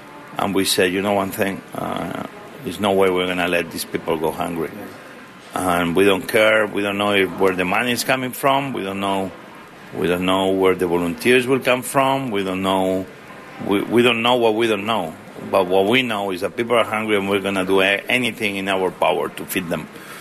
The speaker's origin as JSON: {"language": "English", "country": "Spain", "accent": "Spanish", "second_language": "English", "lives_now": "United States", "said": "everybody knows I'm an American with an accent, and my accent is Spanish. I am a very proud American, and I'm a very proud Spaniard."}